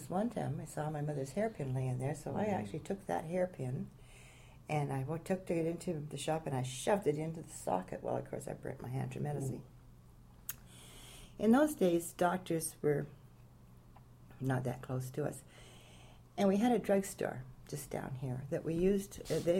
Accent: Vancouver, British Columbia, Canada; And I was born in the Vancouver General Hospital in 1935.

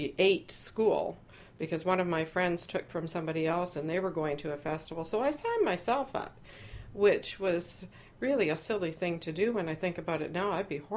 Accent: Burnaby, British Columbia, Canada; I was a very happy youngster, I have to say, growing up in Burnaby.

